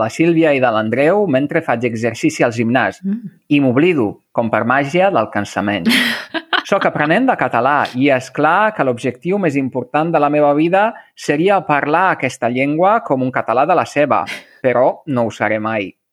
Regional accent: Italy; Catalan is a second language; now in Spain; Hola, bon dia … sóc italià. Sóc aprenent de català

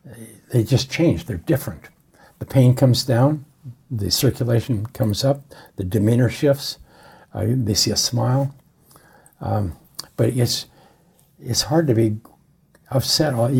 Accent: Montana, United States; you know, I grew up in Montana, up in the Priors, that would be the summer camp and so on.

